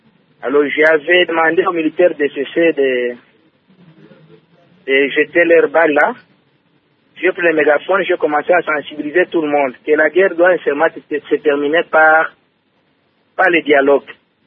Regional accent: Niemba, Tanganyika, DR Congo; Moi, j'ai dit que je viens de Niemba

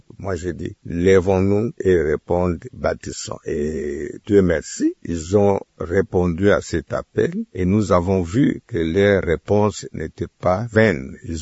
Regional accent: Kindu, Maniema, DR Congo; c'est un lieu que je connais parce que j'ai grandi à Kindu pour avoir commencé mes études primaires et une partie des humanités.

